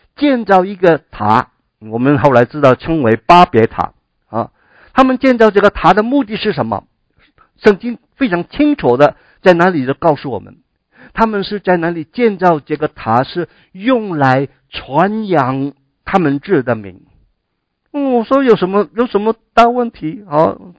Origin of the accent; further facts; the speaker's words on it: China; 所以慎言是我们中国人很注重的